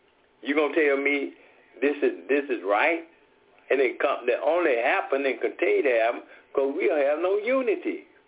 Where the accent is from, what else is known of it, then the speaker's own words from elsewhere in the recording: Atlanta, Georgia, United States; I'm from Atlanta, Cato, Georgia.